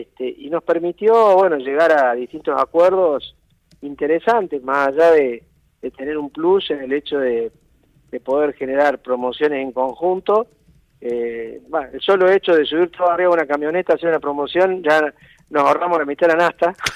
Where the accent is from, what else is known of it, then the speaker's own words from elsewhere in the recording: Cosquín, Córdoba, Argentina; yo soy de Cosquín, nacido acá, pero mi familia es de una pequeña localidad de Santa Fe, de Tacural.